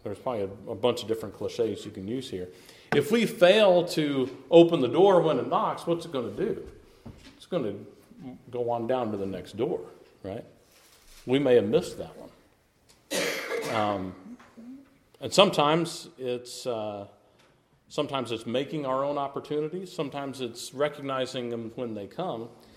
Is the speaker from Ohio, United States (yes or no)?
no; Maryville, Tennessee, United States; also born or lived in Kentucky; When I was a kid, my family lived in Maryville. We moved down here from Kentucky after my third grade year.